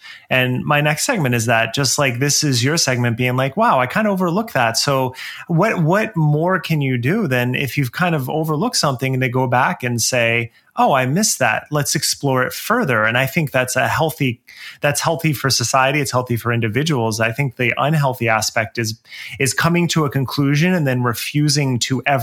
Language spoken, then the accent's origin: English; New Jersey, United States; who's running for Congress close to where I grew up in New Jersey